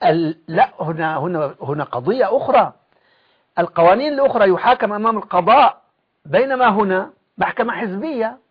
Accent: Idlib Governorate, Syria; moved away as an adult; أنا كنت عضو قيادة شعبة والتمست الأعذار حتى هربت من سوريا.

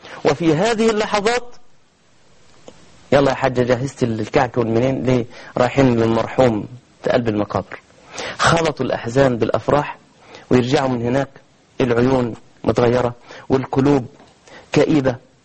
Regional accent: Egypt

